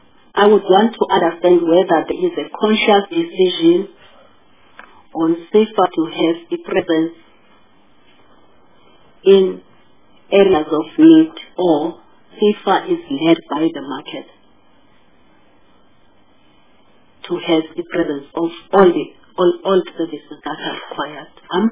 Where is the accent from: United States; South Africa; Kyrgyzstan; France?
South Africa; Harding, KwaZulu-Natal; Like KwaZulu-Natal, where I come from, and I come from Harding, which is part of Fuku, a presidential poverty nodal point.